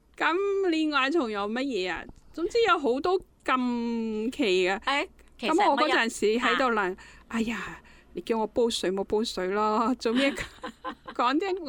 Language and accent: Cantonese; China; 因为我的细个咧，我就仲系大陆啦，咁仲系嗰啲唔系好发达嘅地方嘛